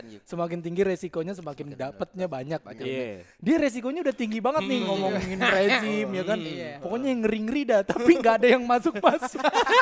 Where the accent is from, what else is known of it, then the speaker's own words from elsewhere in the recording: Jakarta, Indonesia; ini kan kota kita nih. Kita lahir di mari ya kan. Gede di mari.